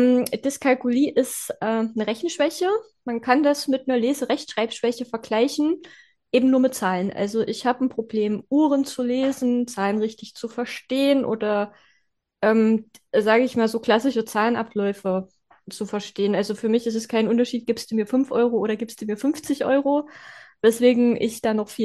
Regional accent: Pößneck, Thuringia, Germany; ich komme aus Pößneck, das ist im lauschigen Thüringen, mitten in der Pampa allerdings.

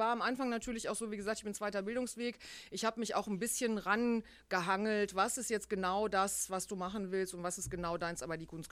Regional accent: North Rhine-Westphalia, Germany; Naja, ich bin ja aus dem Sauerland, so gesehen habe ich ja gute Bodenhaftung, ne?

